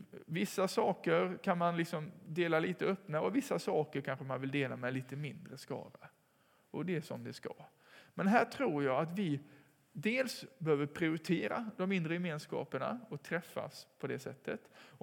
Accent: Sweden; Vi är från Sverige här, vi kommer nog inte tillbaka.

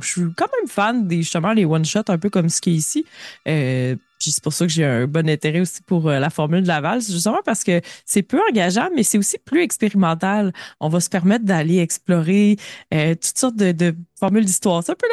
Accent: La Pocatière, Quebec, Canada; born there; Lac-Pocatière.

